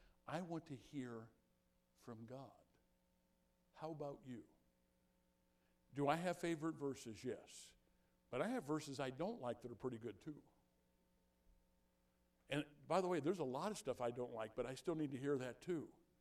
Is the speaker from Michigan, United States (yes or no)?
no; Illinois, United States; When I was a kid, growing up in Jersey County, Illinois, I don't know if you've ever seen these.